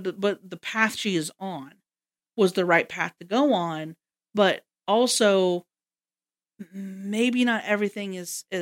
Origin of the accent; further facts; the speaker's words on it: Georgia, United States; now in Missouri, United States; because I grew up in Georgia. Now, I did not grow up. I was in a suburb, not a, you know, a little town